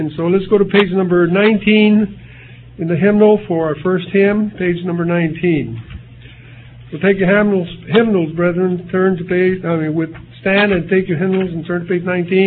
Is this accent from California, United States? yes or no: yes; Stockton, California, United States; I'm from Stockton, California